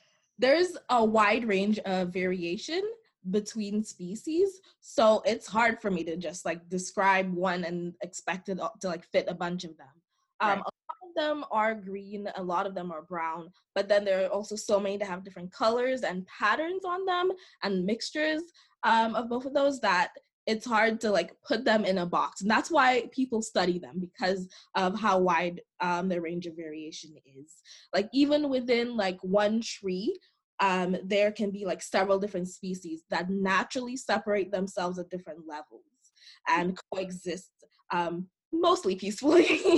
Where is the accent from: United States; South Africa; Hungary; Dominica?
Dominica; I'm from the Commonwealth of Dominica. That's an island in the Caribbean. It's kind of like right in the middle. And I grew up there